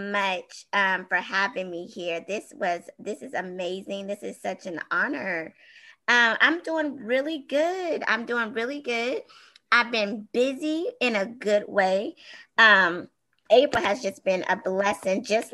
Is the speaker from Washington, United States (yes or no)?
yes; Tacoma, Washington, United States; I was serving at a local elementary school in Tacoma, Washington. So I'm from the West Coast.